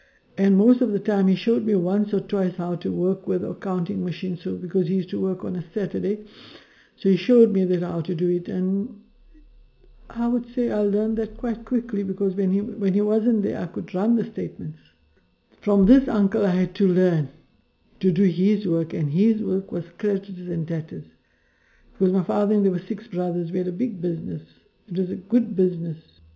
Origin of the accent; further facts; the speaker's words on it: South Africa; Okay, I come from a predominantly Indian area, being an Indian. Though it was apartheid here, the surroundings that I lived was always Indian.